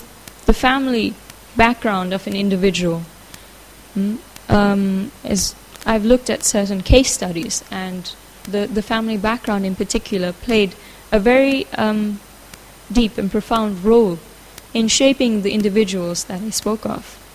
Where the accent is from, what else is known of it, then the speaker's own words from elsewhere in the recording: South Africa; English is a second language; I come from South Africa, so I don't really know much about European history, but since I've spent time here in Radadesh